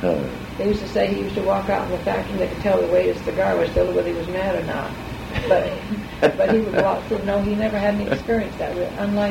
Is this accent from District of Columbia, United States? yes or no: no; New York, United States; born there; also born or lived in New Jersey; Yeah. I was born in Long Island. I lived in New Jersey, in summer in New York.